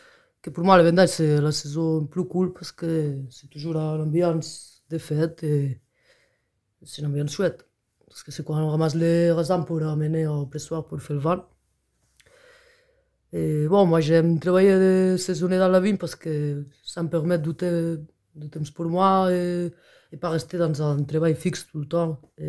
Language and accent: French; Catalonia, Spain; also born or lived in France; now in Switzerland; j'ai 30 ans, je viens de la Catalogne.